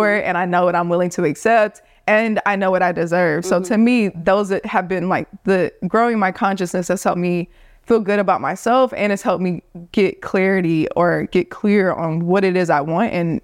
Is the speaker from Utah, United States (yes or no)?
no; Gainesville, Florida, United States; also born or lived in Nashville, United States; I grew up in Gainesville, but I went to Vanderbilt. Like being in Nashville, Tennessee at Vanderbilt